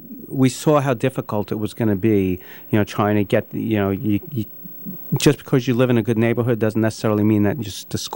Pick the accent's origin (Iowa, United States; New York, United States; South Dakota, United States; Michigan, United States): New York, United States; Long Island; also born or lived in Brooklyn, United States; now in Chapel Hill, United States; Well, my wife grew up in downtown Brooklyn, and I grew up on Long Island. I lived in Brooklyn for 13 years prior to moving to Chapel Hill